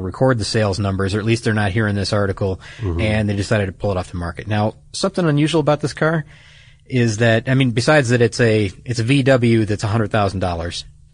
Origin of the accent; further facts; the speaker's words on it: Detroit, Michigan, United States; the reason that one stands out to me is because I'm from Detroit